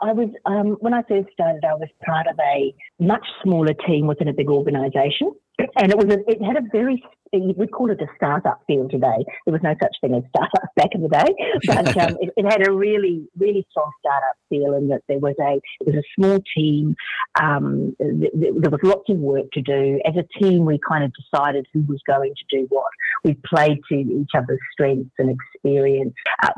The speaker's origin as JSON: {"language": "English", "country": "New Zealand", "tie": "born or raised there", "said": "I went to university in Wellington, New Zealand, because I'm a Kiwi"}